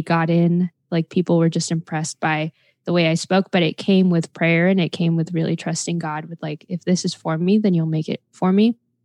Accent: Los Angeles, California, United States; I grew up in Los Angeles, but I immigrated here when I was about five.

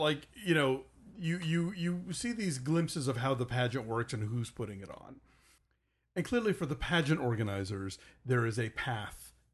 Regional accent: Atlanta, Georgia, United States; now in Texas, United States; I didn't know what it was until I moved to Texas, and that's on me because I grew up in Atlanta

